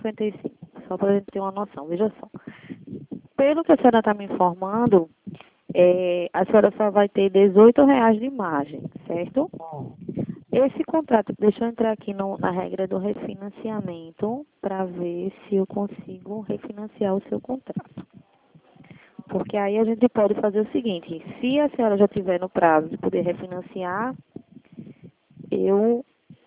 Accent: Recife, Pernambuco, Brazil; eu não sou de Ouricuri, eu sou de Recife.

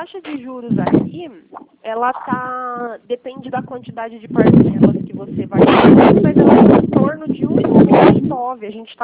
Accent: Pirassununga, São Paulo, Brazil; Eu sou da região de Pirassununga

